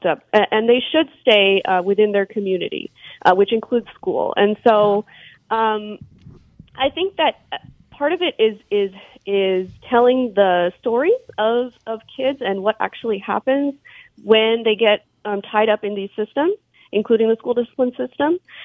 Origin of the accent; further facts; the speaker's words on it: Houston, Texas, United States; I grew up here in Houston.